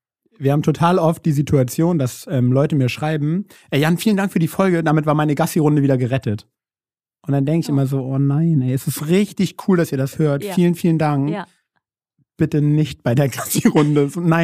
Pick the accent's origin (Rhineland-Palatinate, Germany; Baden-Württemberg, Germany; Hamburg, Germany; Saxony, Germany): Hamburg, Germany; Ich bin ja in Hamburg groß geworden.